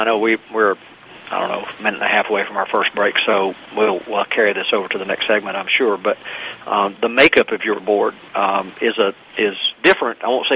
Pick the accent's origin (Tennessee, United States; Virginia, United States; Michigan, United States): Virginia, United States; And there are lots of boards, like the one in my home state of Virginia, for example.